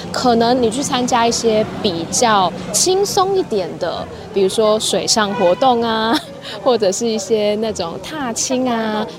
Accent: Taipei, Taiwan; 没错，我是台北人，我骄傲。

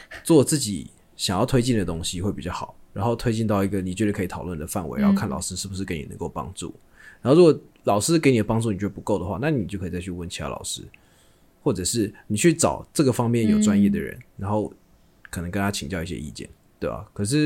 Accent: Taiwan; 其实你说我们身为台湾人

